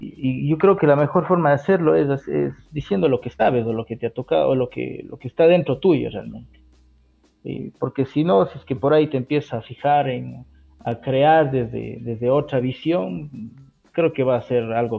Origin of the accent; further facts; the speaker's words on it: Píllaro, Tungurahua, Ecuador; me gustó la esencia de los diablos de Píllaro, ¿no? O sea, porque es de dónde vengo, soy ecuatoriano al final.